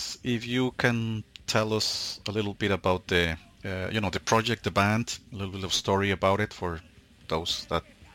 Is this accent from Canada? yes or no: no; Mexico; And I should know if it was because I'm from Mexico.